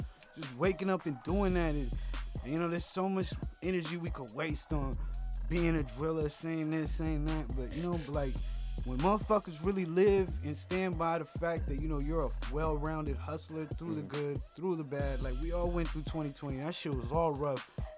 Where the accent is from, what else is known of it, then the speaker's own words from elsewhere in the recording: Oakland, California, United States; Shit, I've been around for a minute. I'm from East Oakland, California.